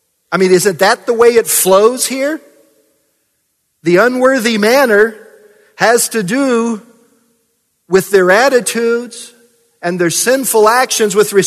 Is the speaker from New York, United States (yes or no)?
no; Kentucky, United States; I grew up in Kentucky, and they talk about blood being thicker than water.